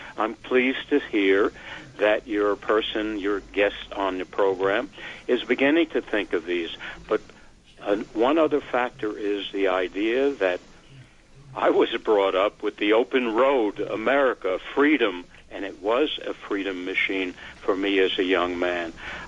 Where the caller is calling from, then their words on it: Manhattan, New York, United States; From Manhattan.